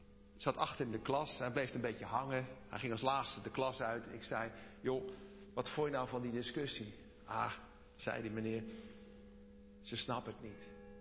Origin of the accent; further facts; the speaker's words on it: Netherlands; Ik ben getogen hier in Nederland. Ik voel me ook Nederlander. Maar ik heb een Chinees uiterlijk.